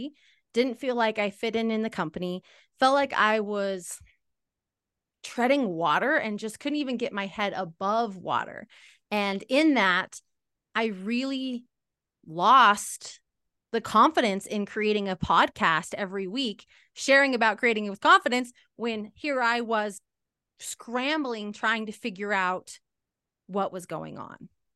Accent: Salt Lake City, Utah, United States; from 1 location located in my hometown, Salt Lake City, Utah

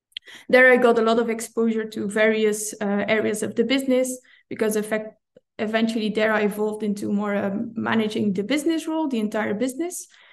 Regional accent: Belgium; But I'm from Belgium, I speak Dutch

